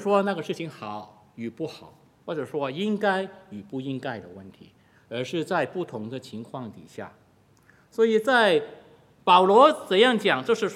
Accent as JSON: {"language": "Chinese", "country": "Hong Kong", "tie": "born or raised there", "said": "从前在我年纪小的时候在香港"}